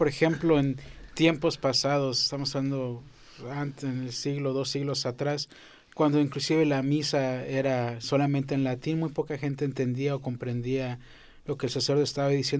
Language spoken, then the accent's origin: Spanish; Texas, United States; no, pues yo soy americano, mexicano, soy tejano, que me gusta decir que soy tejano